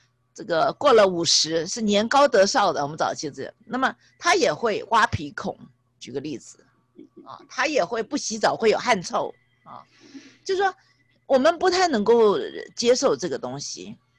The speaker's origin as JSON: {"language": "Chinese", "country": "China", "said": "我们中国人会比较看他是一个高高在上的，他是一个完美的领袖"}